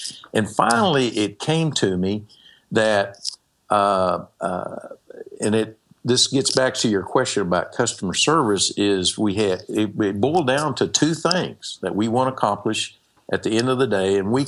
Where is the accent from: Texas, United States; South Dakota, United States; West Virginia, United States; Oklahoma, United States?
Texas, United States; But got to remember, I'm from Texas. I'm a simple man with a simple mind here.